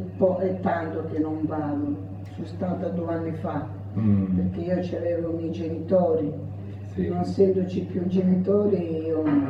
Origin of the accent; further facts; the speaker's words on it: Sicily, Italy; moved away; vengo dalla Sicilia, il lavoro faccio la cuoca.